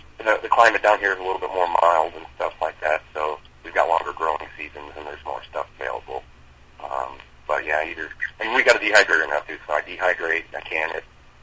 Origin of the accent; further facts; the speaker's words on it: Midwest, United States; You know, I grew up in the Midwest, up there by you guys, you know, so we're all corn fed